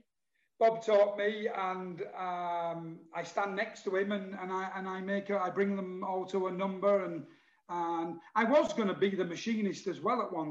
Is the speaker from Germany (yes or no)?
no; Yorkshire and the Humber, United Kingdom; I only speak a little Spanish. But I'm Spanish from Yorkshire, right?